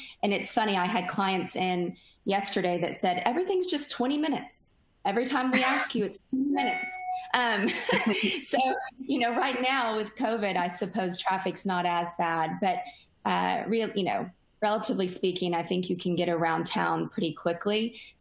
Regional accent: Austin, Texas, United States; So I am from Austin. I've left a few times for college, but I found myself always back. My family's, I'm a fifth generation

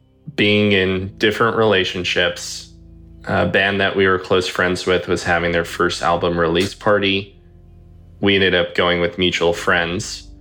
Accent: Los Angeles, California, United States; I'm 28. I'm from Los Angeles

